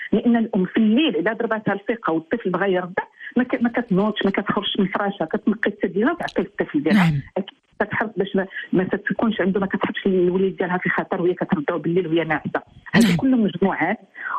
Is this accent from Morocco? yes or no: yes; Morocco; حنا مغاربة. مغاربة